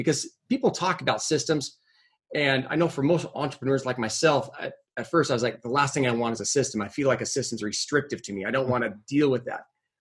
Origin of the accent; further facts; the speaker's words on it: San Diego, California, United States; Well, Ruby, again, I'm jealous the fact you're down in my hometown area of San Diego, living down in Point Loma, one of my favorite places.